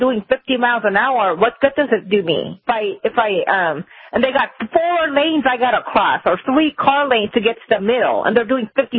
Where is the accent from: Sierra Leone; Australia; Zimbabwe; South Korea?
South Korea; also born or lived in California / Boston; now in United States; I'm actually originally from South Korea, but I lived in California for 10 years, and I lived in Boston for 3 years.